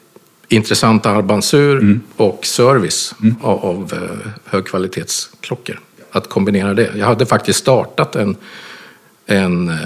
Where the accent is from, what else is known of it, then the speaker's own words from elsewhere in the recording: Strängnäs, Södermanland, Sweden; jag gick in i hos urmakaren i Strängnäs, där jag är ifrån.